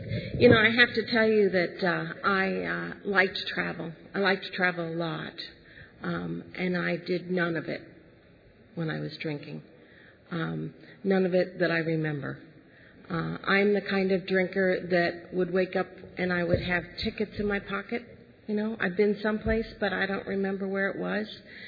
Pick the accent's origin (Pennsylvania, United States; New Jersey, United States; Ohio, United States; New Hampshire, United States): Pennsylvania, United States; now in California, United States; I'm the third of four children, and we were born and raised in Pennsylvania, and three of them live in Texas, and I live in California.